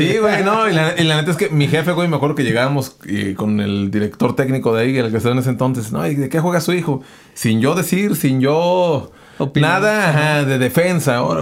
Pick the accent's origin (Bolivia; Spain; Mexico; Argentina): Mexico; Sayula, Jalisco; Ajá, entonces pues yo soy de Sayula y allá crecí.